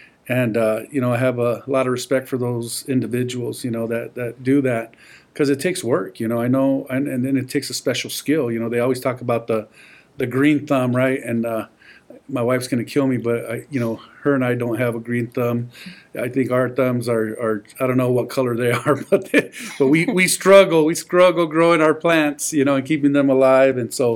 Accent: Tucson, Arizona, United States; And I grew up here in Tucson, went to Sunnyside High School, and we didn't have these programs.

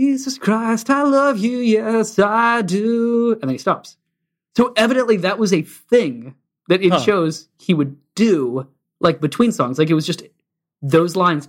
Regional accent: the South, United States; Yeah, and just growing up in the South.

